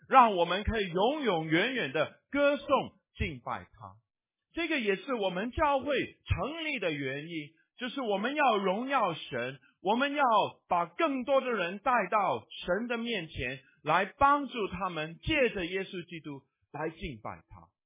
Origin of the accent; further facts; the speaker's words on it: Hong Kong; 我香港长大的有很多土地公公，我到台湾的时候转一个弯又有一个地的神